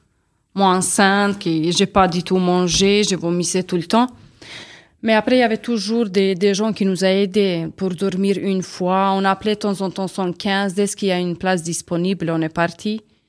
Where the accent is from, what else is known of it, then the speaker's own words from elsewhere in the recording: Prizren, Prizren District, Kosovo; French is a second language; Bonjour, je viens du Kosovo, c'est un pays de ex-Yougoslavie qui est situé au sud d'Europe. Je suis née en 1989.